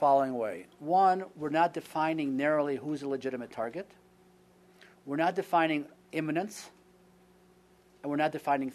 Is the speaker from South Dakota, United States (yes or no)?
no; Ann Arbor, Michigan, United States; I was raised in Ann Arbor, so I can give you this whole spiel also.